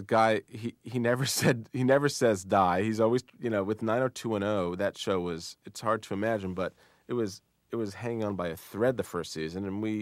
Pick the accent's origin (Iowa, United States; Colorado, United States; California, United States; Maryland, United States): Maryland, United States; Potomac; I think I was growing up in Potomac, Maryland.